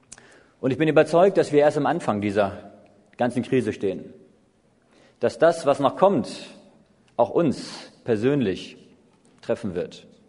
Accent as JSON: {"language": "German", "region": "Hamburg", "country": "Germany", "tie": "born or raised there", "also_born_or_lived": "Schleswig-Holstein / Berlin", "said": "Ich bin geboren in Hamburg, in Norddeutschland, aufgewachsen auch in Hamburg, in Schleswig-Holstein, in Berlin teilweise."}